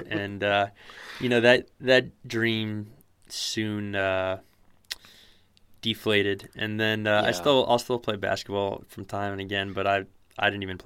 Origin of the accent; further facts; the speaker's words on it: Princeton, New Jersey, United States; born there; I started life in New Jersey, yeah, Princeton.